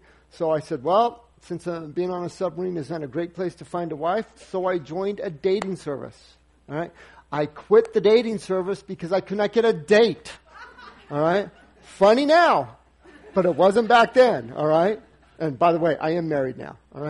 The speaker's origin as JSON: {"language": "English", "town": "Pueblo", "region": "Colorado", "country": "United States", "tie": "born or raised there", "also_born_or_lived": "Arizona", "said": "I was born in Arizona. I was reared in Pueblo. And you know where Pueblo is, right?"}